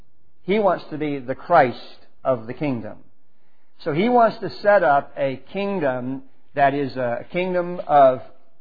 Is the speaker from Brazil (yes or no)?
no; Texas, United States; now in California, United States; Yeah, I mean, I'm from Texas, but I'm in California.